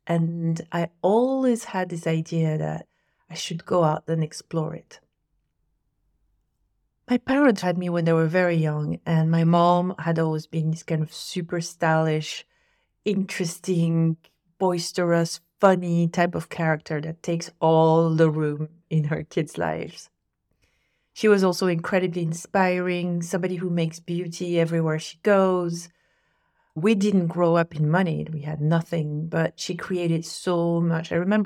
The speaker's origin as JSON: {"language": "English", "region": "Corsica", "country": "France", "tie": "born or raised there", "said": "I was born in Corsica. Corsica is a small island in the middle of the Mediterranean."}